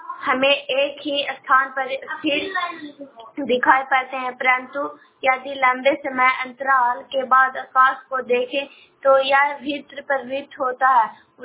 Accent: Kochra, Bihar, India; कोचरा के रहने वाली हूँ, नालंदा जिला से बोल रही हूँ।

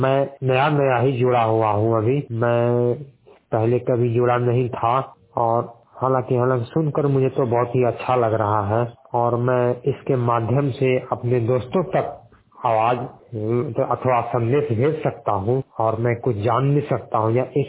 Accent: Bhagalpur, Bihar, India; मैं जिला भागलपुर बिहार का निवासी हूँ

